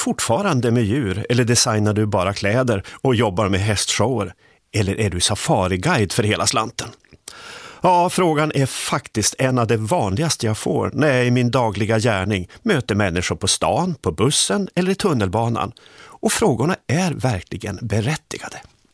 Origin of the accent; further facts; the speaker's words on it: Härnösand, Västernorrland County, Sweden; Jag är uppvuxen i Härnösand, student på naturvetenskapliga gymnasielinjen, reallinjen som det ju hette på den tiden